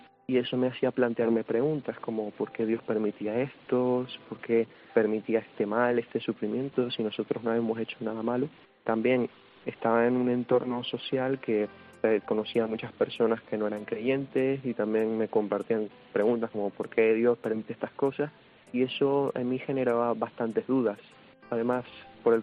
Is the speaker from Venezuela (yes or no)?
yes; Venezuela; yo pasé mi infancia principalmente en Venezuela, muchos años ahí